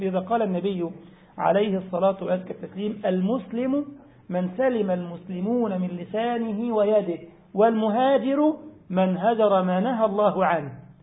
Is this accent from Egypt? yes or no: yes; Egypt; رجل بيعمل عمرة من بلدنا مصر